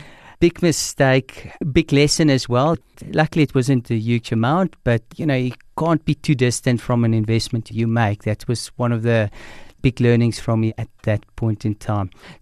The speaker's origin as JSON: {"language": "English", "town": "Pretoria", "region": "Gauteng", "country": "South Africa", "tie": "born or raised there", "also_born_or_lived": "Middelburg", "said": "I come from Pretoria, so grew up in Pretoria. Spent my high school years in a smaller town called Middelburg in Mpumalanga, and then came back to Pretoria to attend university at the University of Pretoria."}